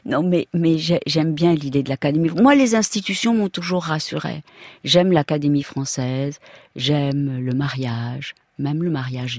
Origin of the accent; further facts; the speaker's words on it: Mexico; moved away as an adult; J'ai vécu au Mexique. J'ai été élevée au Mexique jusqu'à l'âge de 18 ans.